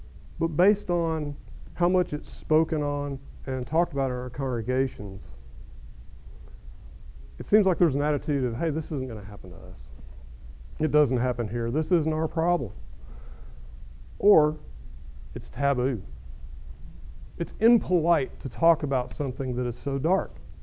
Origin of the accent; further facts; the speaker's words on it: Norman, Oklahoma, United States; So I was born here in Norman, was raised in a Christian family, attended Harding University